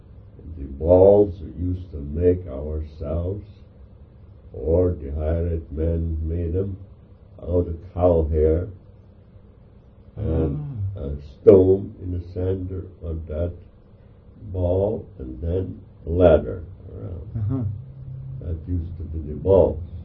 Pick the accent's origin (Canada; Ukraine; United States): Ukraine; Zorny Zaltz, Odesa Oblast; English is a second language; I was born in Zorny Zaltz, 80 miles from Odessa, and son of an industrialist.